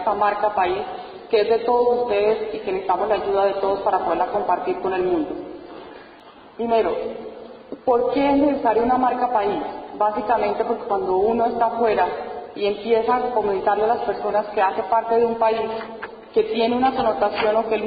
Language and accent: Spanish; Colombia; Somos los mismos colombianos los que proyectamos lo que es el país.